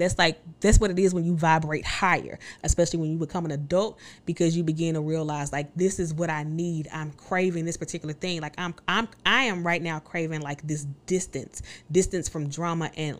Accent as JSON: {"language": "English", "town": "Chicago", "region": "Illinois", "country": "United States", "tie": "born there", "also_born_or_lived": "Atlanta / Mississippi", "said": "I was born in Chicago."}